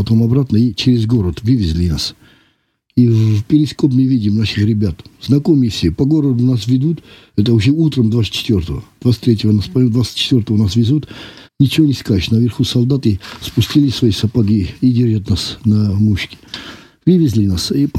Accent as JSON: {"language": "Russian", "region": "South Ossetia", "country": "Georgia", "said": "я осетин, почему я должен математику изучать на русском языке?"}